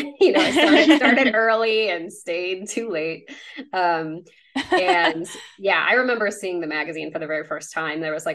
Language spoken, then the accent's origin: English; Illinois, United States; Yeah, well, as I've mentioned, I grew up in the Chicago suburbs. And one thing I also forgot to mention is I feel like growing up in the suburbs, I would go to like the museums downtown a lot.